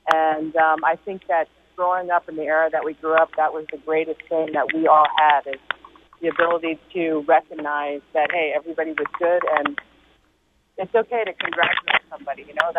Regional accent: United States; it made you very proud to be being an American.

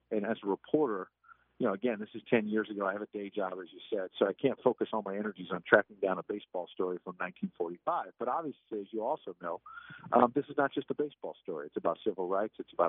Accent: New York City, New York, United States; also born or lived in Long Island; growing up in New York City and then Long Island, I thought, what in the world?

